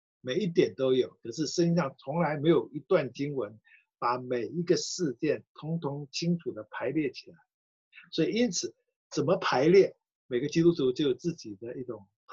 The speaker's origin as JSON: {"language": "Chinese", "country": "Hong Kong", "said": "不要让我们香港人碰到这个"}